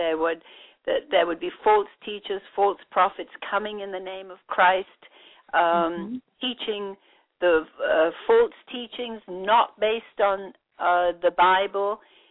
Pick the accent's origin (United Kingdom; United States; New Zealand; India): India; I was born and raised in India. I am fifth generation British-born in India, when, of course, India was a colony of the British, and my great-great-grandfather went out there.